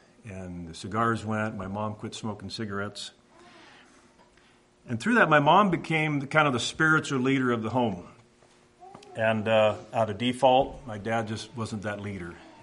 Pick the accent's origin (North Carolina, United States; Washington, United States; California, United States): California, United States; Redwood City; born there; So I was very Dutch, very raised Dutch, and I was born in Redwood City, California, in a hospital called Sequoia Hospital, kind of Redwood.